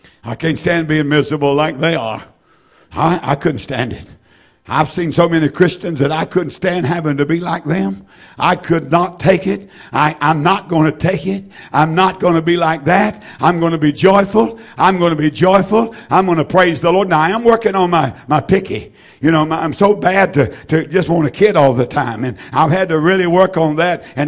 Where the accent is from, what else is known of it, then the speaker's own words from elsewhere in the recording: Roxboro, North Carolina, United States; home, Roxborough, North Carolina. Beautiful little town there in the tobacco country. And I love to say I'm from Roxborough.